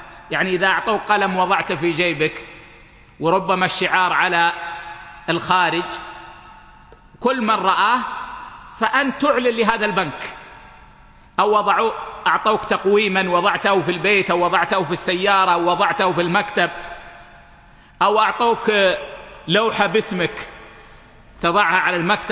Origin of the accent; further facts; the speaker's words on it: Saudi Arabia; هذه صارت عندنا في السعودية ولا أدري حصلت عندكم